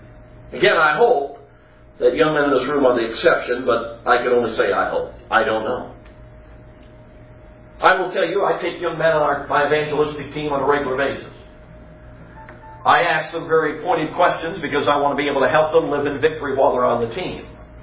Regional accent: Chicago, Illinois, United States; I grew up in Chicago.

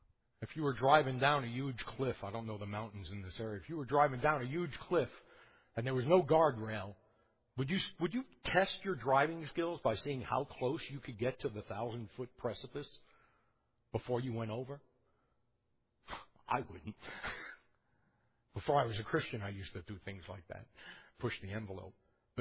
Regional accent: New York City, New York, United States; When I was growing up in New York City, Times Square was a hellhole.

